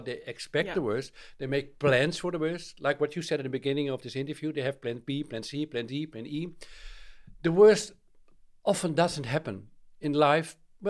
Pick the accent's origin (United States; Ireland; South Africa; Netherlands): Netherlands; Yeah, I'm from Holland.